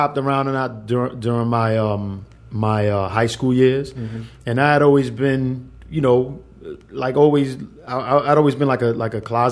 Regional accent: New York City, New York, United States; Okay, so I'm originally from the Bronx.

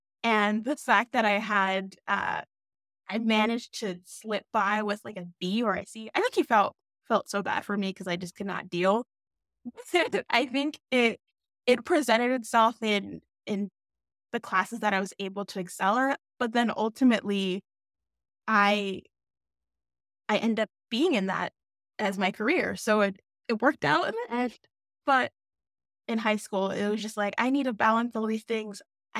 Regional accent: Maryland, United States; So Howard is roughly 45 minutes to an hour outside where I grew up in Maryland.

